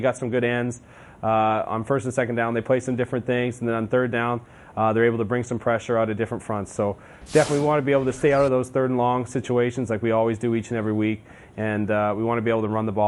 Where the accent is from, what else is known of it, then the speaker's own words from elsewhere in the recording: Saskatchewan, Canada; I grew up an hour away from where the team was in Saskatchewan, the Saskatchewan Rough Riders